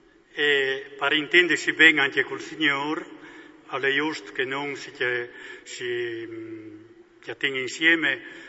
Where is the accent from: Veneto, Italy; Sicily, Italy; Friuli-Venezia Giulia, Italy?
Friuli-Venezia Giulia, Italy; Gemona del Friuli; Io sono di Glemone